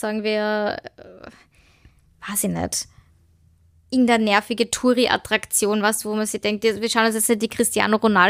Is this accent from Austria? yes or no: yes; Austria; vielleicht ist das echt so ein bisschen, wenn man in Österreich aufgewachsen ist, dass das so ein bisschen Hausverstand ist. Also, ich war halt als Kind